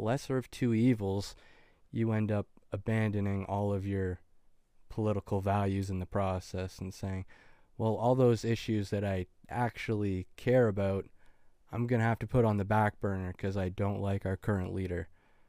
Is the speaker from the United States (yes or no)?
no; Canada; I could never vote like that as a Canadian, because we have like a kind of a two-party system.